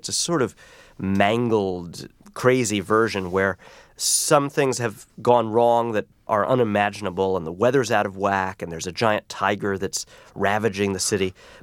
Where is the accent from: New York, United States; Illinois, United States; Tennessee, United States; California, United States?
New York, United States; New York City; I am a New Yorker, and though I've gone away for long periods, I do kind of always reference this place.